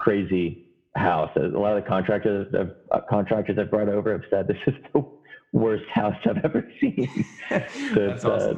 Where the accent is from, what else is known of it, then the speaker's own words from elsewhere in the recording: Lexington, Kentucky, United States; And then I'm from Lexington, Kentucky.